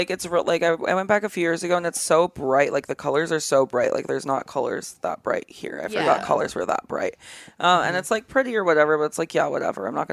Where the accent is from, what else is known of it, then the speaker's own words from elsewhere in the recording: Hawaii, United States; I grew up on Kauai, so like the smallest one, which made it even weirder.